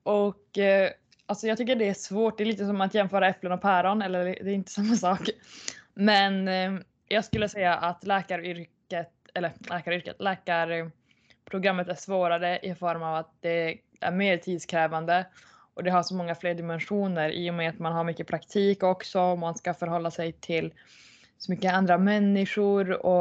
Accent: Luleå, Norrbotten County, Sweden; Då jag växte upp i Luleå

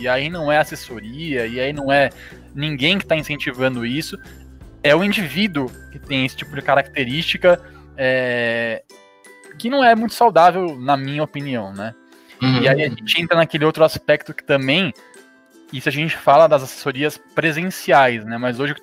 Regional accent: São Paulo, Brazil; Nós somos da cidade de São Paulo

